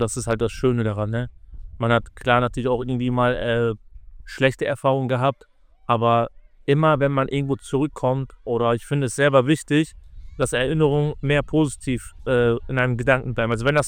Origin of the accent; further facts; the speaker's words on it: Osnabrück, Lower Saxony, Germany; Ich bin in Osnabrück geboren und dann bis ich 19 war, war ich tatsächlich so Schinkelaner.